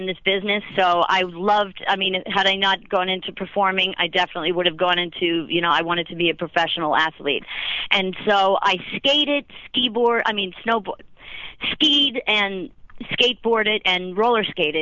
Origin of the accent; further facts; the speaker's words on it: Philadelphia, Pennsylvania, United States; I'm born and raised in Philadelphia, and you can't take the Philly out of the girl, no matter how many years she leaves.